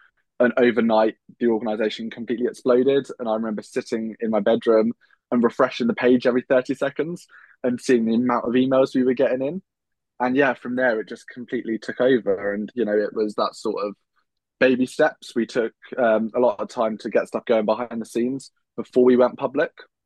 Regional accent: South West England, United Kingdom; I was like, I'm a kid from North Devon. Nobody's actually going to listen to me.

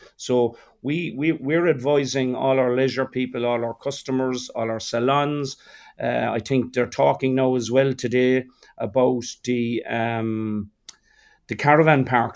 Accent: Ireland; We're Irish. We always look, when we get the set of rules, we always look for a way around them immediately.

